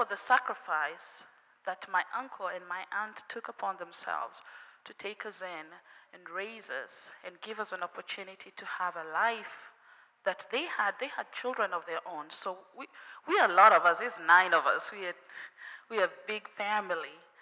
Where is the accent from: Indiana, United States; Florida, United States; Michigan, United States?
Florida, United States; Miami; I came all the way from Miami, Florida, and I thank God to be here.